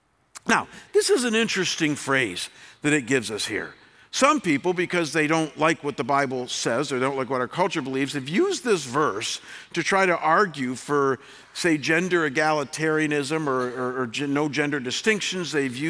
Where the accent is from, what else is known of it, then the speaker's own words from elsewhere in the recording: Chagrin Falls, Ohio, United States; my home growing up in Chagrin Falls, Ohio, and how, you know, in the home I grew up in, it was a two-story colonial, bath and a half, and had four bedrooms upstairs, like so many homes in the Midwest.